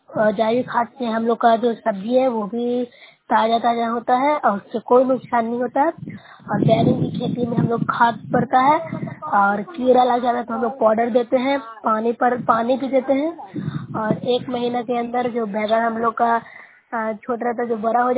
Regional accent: Nursarai, Bihar, India; मैं नौसरा ब्लॉक से हूँ, जिला नालंदा के निवासी हूँ।

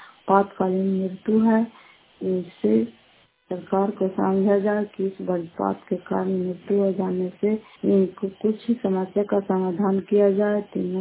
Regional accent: Bihar, India; हम लोग भी नालंदे जिले के हैं

